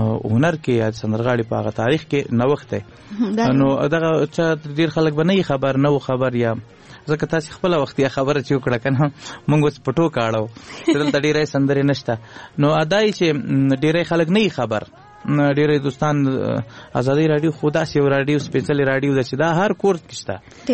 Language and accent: Pashto; Laghman, Afghanistan; also born or lived in Kunduz; مونږ اصلا د لوی مشرقي یو، لغمان نه تلی یو کندوز ته. نو هم د کندوز یو هم د لغمان، دلته هم جایداد لرو، هلته هم لرو جایداد